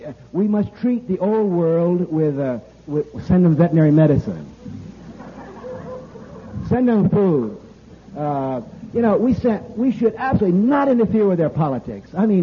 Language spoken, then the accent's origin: English; New England, United States; Now, I'm from New England. I love New England, but New England is a museum.